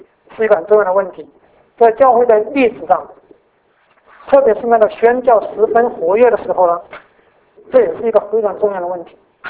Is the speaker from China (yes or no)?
yes; China; 那其实是我们中国人，我们现在信主，或者我们中国人接受福音的时候啊